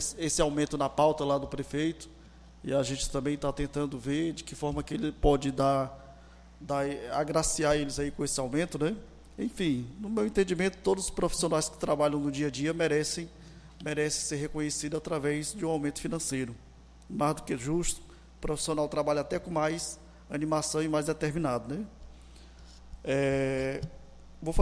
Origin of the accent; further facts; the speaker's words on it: Cedro, Piauí, Brazil; born there; Para quem não sabe, eu nasci aqui no Cedro.